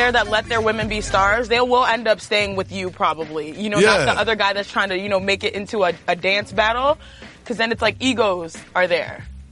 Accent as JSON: {"language": "English", "town": "Cypress", "region": "Texas", "country": "United States", "tie": "born or raised there", "said": "I mean, I grew up in Cypress, Texas, the northwest part of Houston, Texas."}